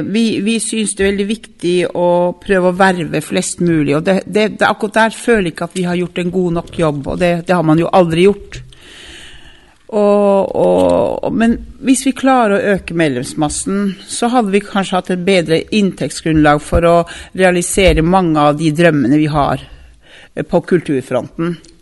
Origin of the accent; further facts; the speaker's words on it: Børselv, Finnmark, Norway; born there; moved away; og jeg er, hva skal jeg si for noe, født i Børselv i 1946, og jeg flyttet herfra for temmelig nøyaktig 50 år siden. Og jeg har vandret litt rundt omkring i Norge, sånn nedover etter hvert, og blitt boende i Oslo nå.